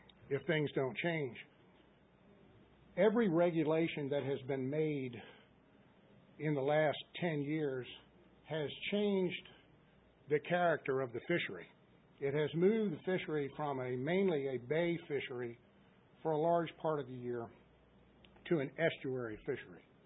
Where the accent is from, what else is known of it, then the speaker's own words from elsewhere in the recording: Virginia Beach, Virginia, United States; Crabbing where I'm from Virginia Beach. I crab all around Norfolk.